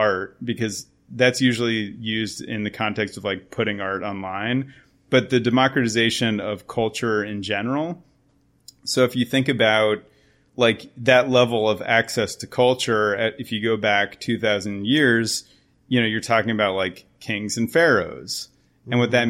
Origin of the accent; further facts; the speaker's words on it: Naples, Florida, United States; Just to go back to my childhood, I grew up in Naples, Florida.